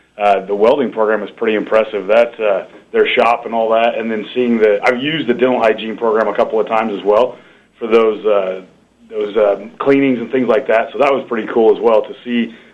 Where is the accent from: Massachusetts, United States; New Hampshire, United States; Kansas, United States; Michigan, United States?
Kansas, United States; So I grew up in Southwest Kansas, farm and ranch.